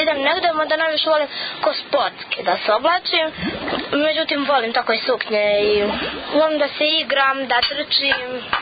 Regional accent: Gornji Milanovac, Šumadija and Western Serbia, Serbia; Imam 12 godina, dolazim iz Gornjeg Milanovca, peti sam razred

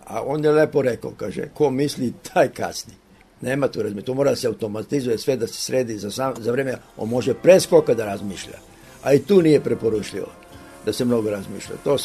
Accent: Kragujevac, Šumadija and Western Serbia, Serbia; ja sam ipak Kragujevčanin

